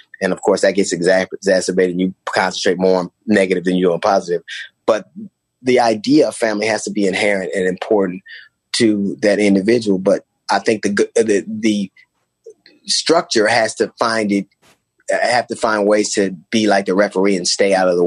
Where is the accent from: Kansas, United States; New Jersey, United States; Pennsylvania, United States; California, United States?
California, United States; Los Angeles; and I had two sisters and a brother, and we grew up on 135th in Avalon.